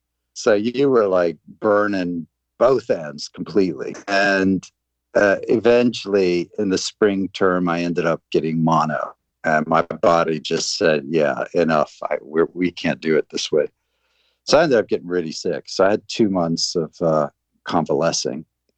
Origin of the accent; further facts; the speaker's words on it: Kensington, Maryland, United States; also born or lived in Monterey, California; now in London, United Kingdom; Even though I was born in Monterey, we moved to the outskirts of D.C. We're in a small suburban town called Kensington, funny enough, which is named after Kensington in London, which is where I ended up, ironically, many years later.